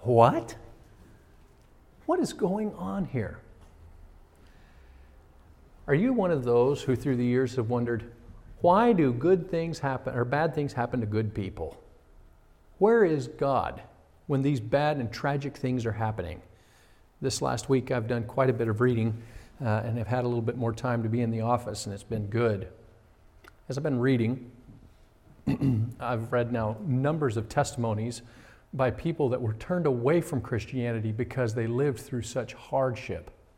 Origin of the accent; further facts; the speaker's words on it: United States; my first time exercising my right as an American citizen